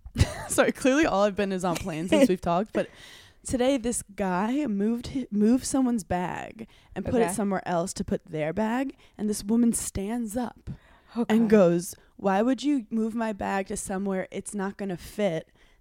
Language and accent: English; Brooklyn, New York, United States; Did you tell them I was from Brooklyn?